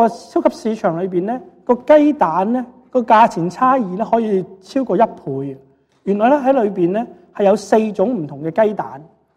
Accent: Hong Kong; 我是在香港出世，香港长大，更加通俗一些，是喝着资本主义的奶水长大的一代

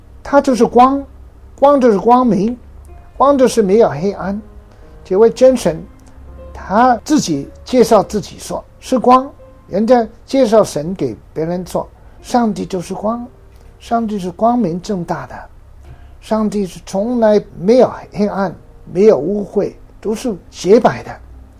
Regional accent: China; 我们中国人喜欢八八八，因为八跟发达、发明、发声好像很相似的音。

